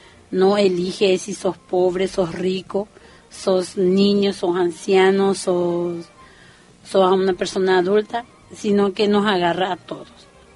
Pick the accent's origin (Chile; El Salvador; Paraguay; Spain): Paraguay; otras leyendas que tenemos nosotros como paraguayos